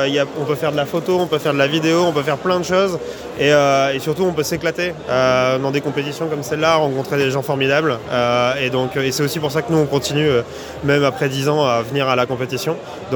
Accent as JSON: {"language": "French", "town": "Amiens", "region": "Hauts-de-France", "country": "France", "said": "Alors moi je viens d'Amiens, globalement du nord de la France."}